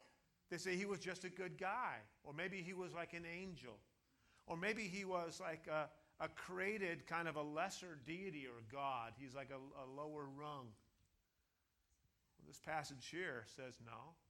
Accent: Ukiah, California, United States; I grew up in Ukiah, California, at a strange time.

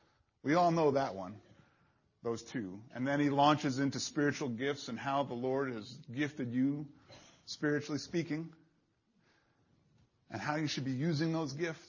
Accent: New York, United States; I grew up in New York back in the 70s, and in that culture, you were either Catholic or you were Jewish.

